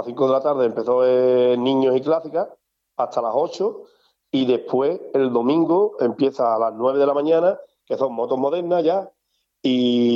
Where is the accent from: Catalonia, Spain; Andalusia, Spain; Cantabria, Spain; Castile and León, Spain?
Andalusia, Spain; La Puebla de Cazalla; desde dentro un poco nervioso porque estaba en mi pueblo y un poquillo nervioso.